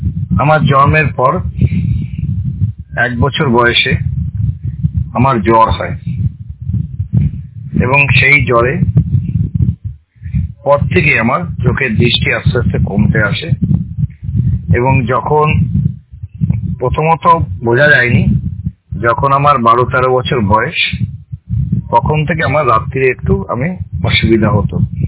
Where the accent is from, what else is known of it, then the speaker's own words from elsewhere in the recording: Chandpara, West Bengal, India; আমার বাড়ি উত্তর চশমা জেলায় গাইঘাটা থানার অন্তর্গত গঙ্গা সাব ডিভিশন চাঁদপাড়া ঢাকুরিয়া গ্রামে। আমি একজন দৃষ্টিহীন প্রতিবন্ধী। আমার জন্ম 28 সেপ্টেম্বর 1973।